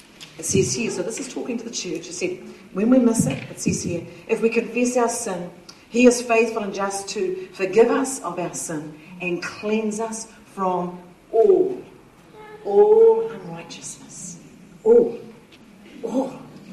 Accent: Auckland, New Zealand; I grew up in Devonport in Auckland, and when I grew up, it was very traditional for New Zealanders to all be sent to Sunday school.

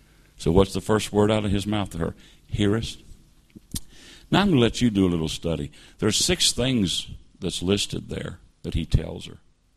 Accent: West Virginia, United States; And I grew up in West Virginia, hillbilly country, the eastern part of the U.S.

